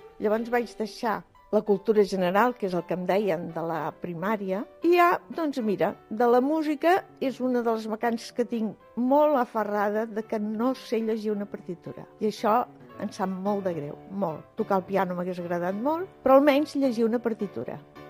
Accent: Barcelona, Catalonia, Spain; now in El Masnou, Spain; soc de Barcelona, soc del Poble Sec, tinc 81 anys actualment, aquest any em faré el 82, soc filla d'una humil família de tres germans i ara ja fa 35 anys que visc al Masnou.

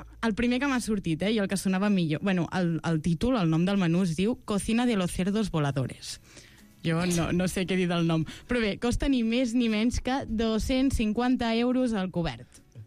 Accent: Catalonia, Spain; soc de l'Empordà

